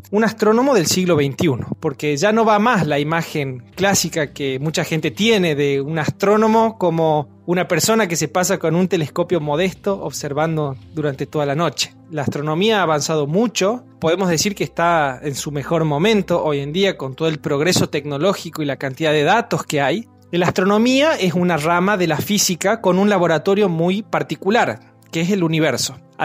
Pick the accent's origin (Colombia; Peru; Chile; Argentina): Argentina; nosotros como científicos argentinos trabajamos en nombre de nuestro país